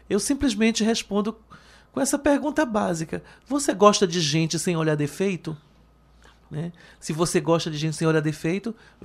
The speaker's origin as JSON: {"language": "Portuguese", "town": "Manaus", "region": "Amazonas", "country": "Brazil", "tie": "born or raised there", "lives_now": "Salvador, Brazil", "said": "nasci nesse bairro festeiro, aonde seria um bairro negro, nossa, a liberdade de lá de Manaus, né? Seria a nossa liberdade. Então, lá eu me criei e vim parar na Bahia, vim parar em Salvador, né? Meu pai veio transferido e eu vim com eles"}